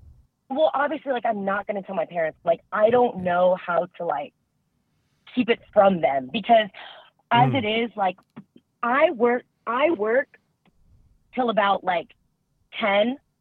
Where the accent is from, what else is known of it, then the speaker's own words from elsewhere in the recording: San Antonio, Texas, United States; I'm from San Antonio.